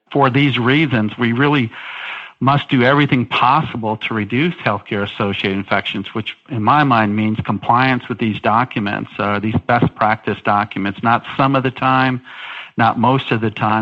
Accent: the South, United States; I'm originally from the South, so my Southern hospitality always kicks

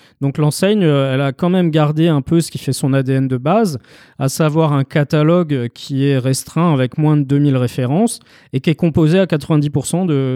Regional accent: Strasbourg, Grand Est, France; Moi, je suis de Strasbourg, donc Lidl, je l'ai connu tout petit. On traversait la frontière pour aller faire nos courses en Allemagne.

